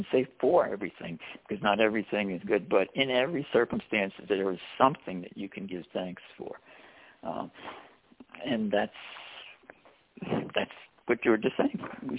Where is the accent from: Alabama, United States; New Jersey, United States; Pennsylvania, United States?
New Jersey, United States; No. Joan was from Ohio and I was from New Jersey.